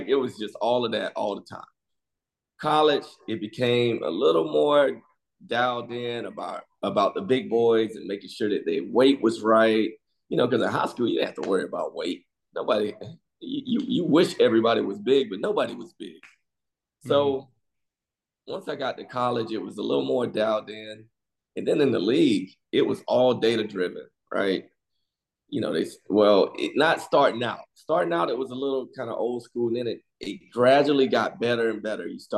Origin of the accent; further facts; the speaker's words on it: Georgia, United States; this is where I grew up in South Georgia.